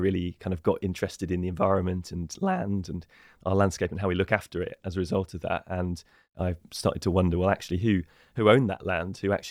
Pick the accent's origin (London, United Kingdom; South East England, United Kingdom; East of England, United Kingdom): South East England, United Kingdom; Newbury; I was 10 years old, growing up in Newbury, leafy town in the Home Counties in Berkshire, and I really loved going for walks with my parents in the countryside around to where I grew up.